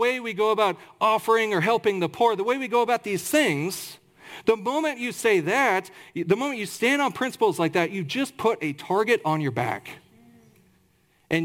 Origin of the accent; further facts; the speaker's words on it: Kansas, United States; I can say this because I'm not from New York, I'm from Kansas